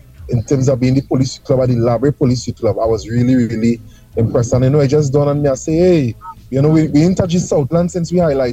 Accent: Chaguanas, Trinidad & Tobago; I have to mention my good partner who I grew up with in Chaguanas, although he's from Labre, Kenwin Jones

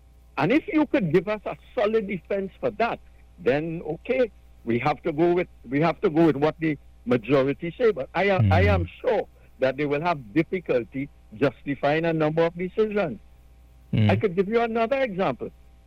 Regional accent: San Fernando, Trinidad & Tobago; I'm from San Fernando East. I could go in the grocery in Royal Cup and see the names.

